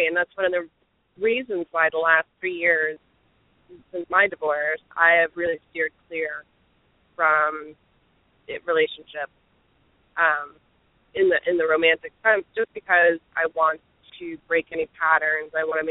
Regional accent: Florida, United States; I always use the analogy because I grew up in Florida and my birth mother worked in the field with a lot of the immigrants.

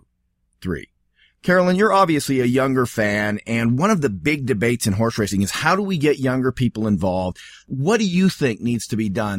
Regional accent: Colorado, United States; my home state of Colorado, doesn't have a rich history of horse racing anyway.

